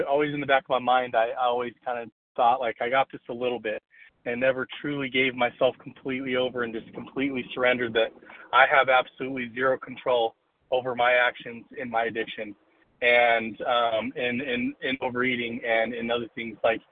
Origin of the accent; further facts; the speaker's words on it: Arizona, United States; from Arizona.